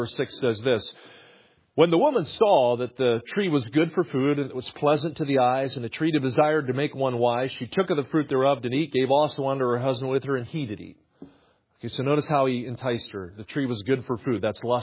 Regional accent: New Jersey, United States; I grew up near Philly, South Jersey. So our brother from New Jersey, how you doing? And if Wawa means anything to you, you know where I grew up.

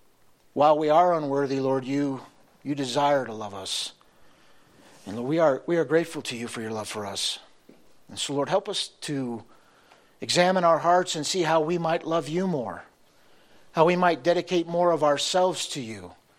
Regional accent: Valentine, Nebraska, United States; Of course, we're from Valentine, Nebraska.

